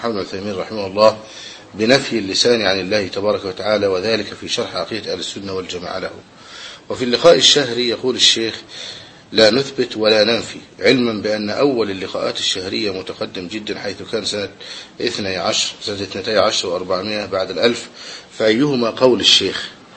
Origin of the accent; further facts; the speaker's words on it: Egypt; بالنسبة للشيك على بياض، عندنا في مصر شيء يسمى الشيك على بياض